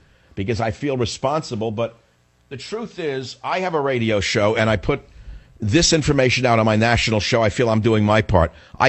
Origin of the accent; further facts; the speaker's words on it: San Francisco, California, United States; Incidentally, speaking of my hometown of San Francisco, which I love very much